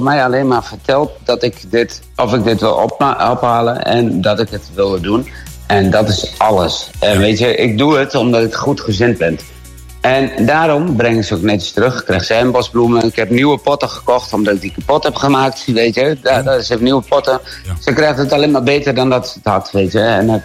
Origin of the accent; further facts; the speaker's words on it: Netherlands; ik kom uit Nederland toch?